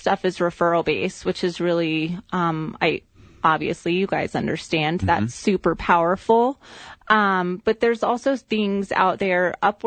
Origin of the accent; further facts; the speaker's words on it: Taos, New Mexico, United States; also born or lived in Florida; now in Albuquerque, United States; So I grew up in Taos, actually, and then I moved to Florida and went to school there. Mm-hmm. But I came back in 2001, and I've been here since.